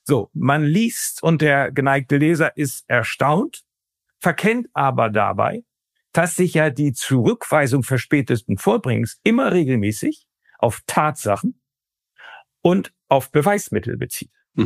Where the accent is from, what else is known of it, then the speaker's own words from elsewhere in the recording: Brandenburg, Germany; als Brandenburger Anwalt